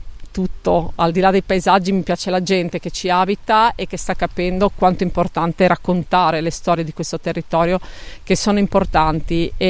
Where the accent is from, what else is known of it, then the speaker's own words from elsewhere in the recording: Spilimbergo, Friuli-Venezia Giulia, Italy; Io poi sono di Spilimbergo